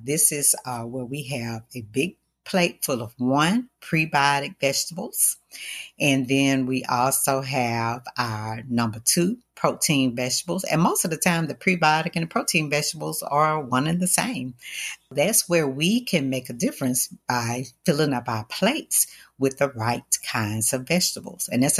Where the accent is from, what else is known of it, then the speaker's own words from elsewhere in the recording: the South, United States; growing up in the South, you know, we ate our gumbo and we loved it.